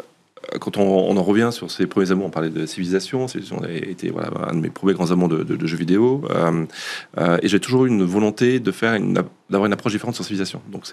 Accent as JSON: {"language": "French", "country": "France", "said": "nous, en tant que Français"}